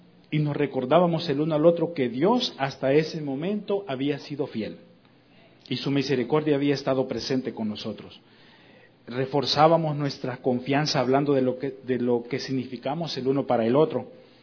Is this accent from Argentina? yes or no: no; El Salvador; now in Mexico; los hermanos identificaban por mi acento que no era mexicano. Les daba curiosidad y me decían, tú no eres de aquí. Yo entonces les explicaba que soy salvadoreño y les platicaba la razón de estar en México.